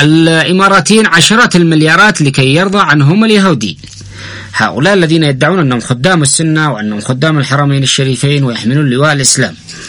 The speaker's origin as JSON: {"language": "Arabic", "country": "Yemen", "said": "الله سبحانه وتعالى ماذا يقول لنا ونحن كشعب يمني"}